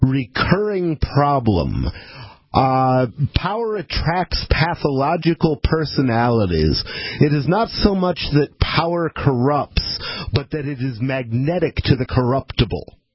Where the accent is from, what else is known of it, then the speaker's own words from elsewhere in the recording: Ann Arbor, Michigan, United States; because I grew up in Ann Arbor, Michigan, which is a Big Ten town.